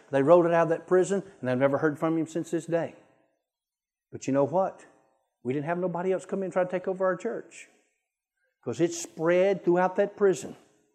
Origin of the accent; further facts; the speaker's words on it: Columbus, Georgia, United States; now in Broken Arrow, United States; God was having me do something in my hometown one time in Columbus, Georgia, when I lived there. Now we're in Broken Arrow, Oklahoma.